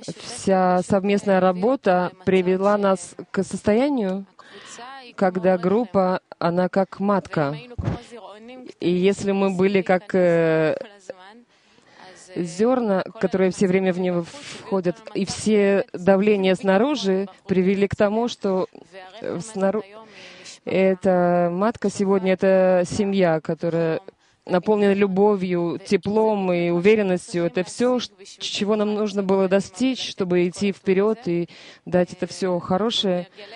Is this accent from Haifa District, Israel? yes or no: no; Tel Aviv, Tel Aviv District, Israel; я, например, я из Тель-Авива